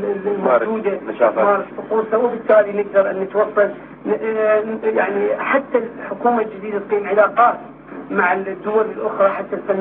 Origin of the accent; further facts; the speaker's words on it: Iraq; إحنا كعراقي نتمنى أن تتغير يعني هاي السلطة